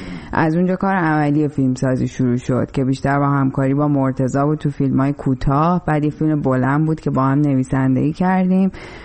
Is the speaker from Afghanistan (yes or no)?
no; Iran; moved away as an adult; now in Chicago, United States